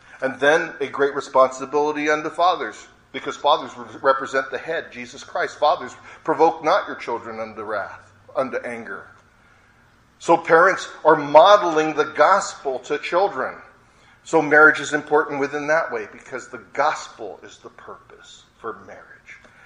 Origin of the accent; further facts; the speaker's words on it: San Diego, California, United States; born there; moved away; I was born in San Diego, and I couldn't wait to leave because of the migration of fruits and nuts.